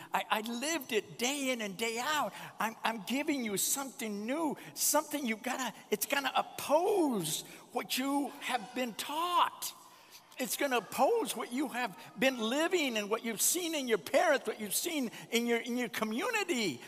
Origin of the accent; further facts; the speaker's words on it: Saginaw, Michigan, United States; We grew up in Saginaw.